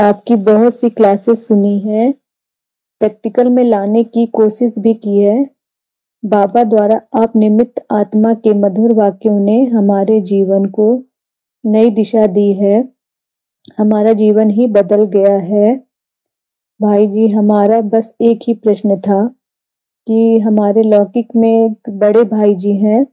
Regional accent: Madhya Pradesh, India; हम मध्य प्रदेश से हैं

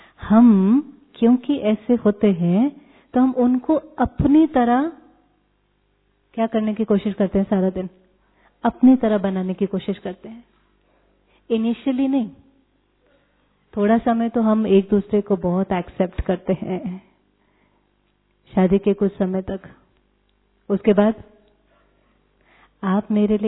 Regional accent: North India, India; now in Mumbai, India; मेरे साथ हुआ ना, मैं नॉर्थ इंडिया से आई मुंबई, मैंने कहा सब चीज में मीठा खाते हैं

